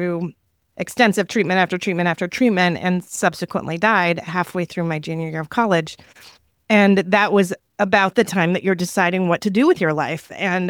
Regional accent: Iowa, United States; also born or lived in Michigan; No, I don't actually have those strong feelings because I'm from Iowa originally, but I've been living in Michigan with my husband since I started working as a physician here, so about 21 years ago. So I'm a transplant.

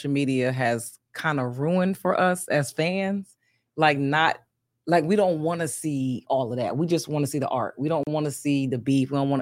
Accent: Philadelphia, Pennsylvania, United States; I mean, I'm from the East Coast, I'm from Philly, so I like real lyricists.

